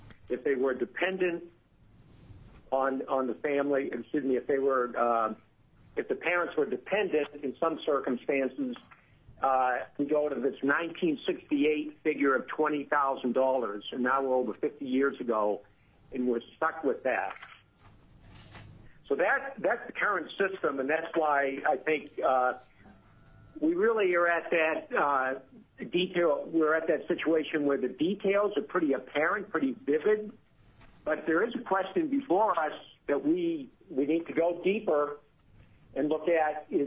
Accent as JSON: {"language": "English", "town": "Eagle River", "region": "Alaska", "country": "United States", "said": "from Eagle River, and I'm general counsel with the Alaska District Council of Laborers."}